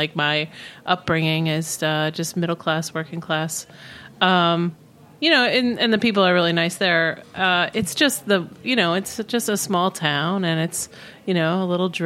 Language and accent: English; Buffalo, New York, United States; moved away as an adult; also born or lived in Cleveland; I was born in Buffalo, New York. I grew up there. And when I was 18, I went to college in Cleveland. And then, you know, when I graduated, I moved to New York, moved to the East Village.